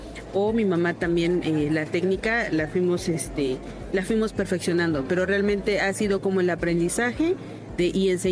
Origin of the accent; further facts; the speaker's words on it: Oaxaca, Mexico; vengo del estado de Oaxaca.